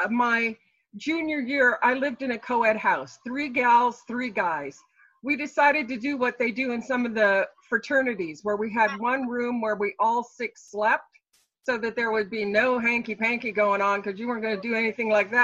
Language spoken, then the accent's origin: English; Midwest, United States; You know, I grew up in the Midwest, and my family was always one who had conversations around the dinner table.